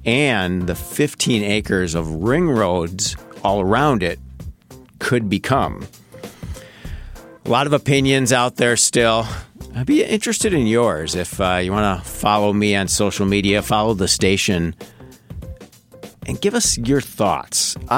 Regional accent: Wauwatosa, Wisconsin, United States; And true story, I grew up in Wauwatosa.

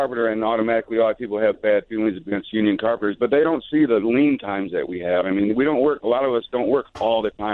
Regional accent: La Porte, Indiana, United States; I'm from LaPorte, Indiana, and I went this week.

